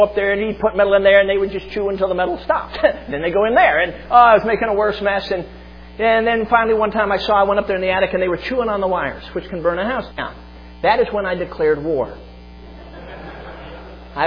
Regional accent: Chicago, Illinois, United States; Now, I'm a city boy. I grew up in Chicago, and you know, I don't know anything about this stuff.

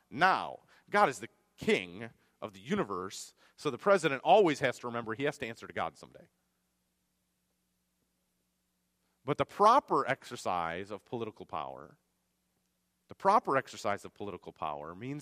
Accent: United States; born there; I'm thankful I was born in the United States.

